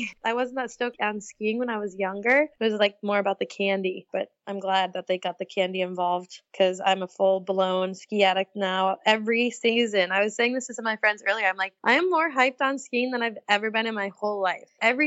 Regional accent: Sun Valley, Idaho, United States; growing up in Idaho and just in this like pretty humble upbringing and in Sun Valley

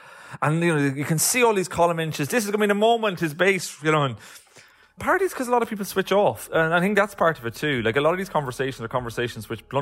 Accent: Ireland; accent: Irish; as you can tell from my accent, I'm Irish and I grew up in a climate where we had a hell of a lot of funding scandals and political scandals.

